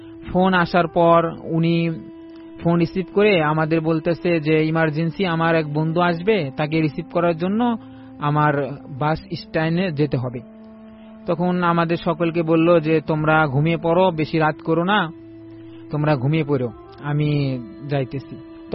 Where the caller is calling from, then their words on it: Dhaka, Dhaka Division, Bangladesh; আমি ঢাকা সাইনবোর্ড থেকে এসেছি।